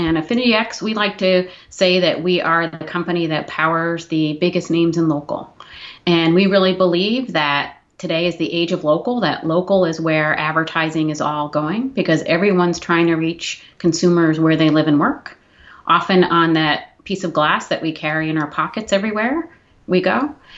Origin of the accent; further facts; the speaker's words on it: New York, United States; after grad school, I moved back to my home state of New York. I'm a proud New Yorker, lives in New York City today.